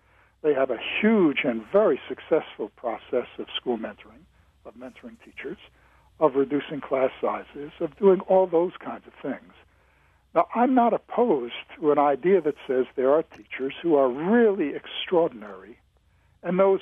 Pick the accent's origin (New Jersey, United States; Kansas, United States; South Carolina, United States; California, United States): New Jersey, United States; Paterson; I come from Paterson, New Jersey, one of the third poorest city in the United States of its size, and I grew up in poor schools.